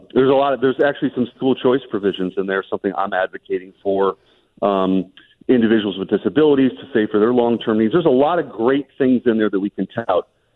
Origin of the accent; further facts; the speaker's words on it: Bridgeton, Missouri, United States; A native my whole life. I can't remember one really touching down in the city before. I grew up in Bridgeton.